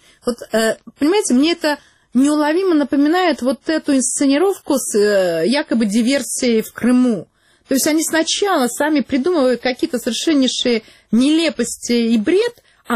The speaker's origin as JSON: {"language": "Russian", "region": "Saint Petersburg", "country": "Russia", "said": "я, так как я из Питера, я вот лучше знаю про Питер."}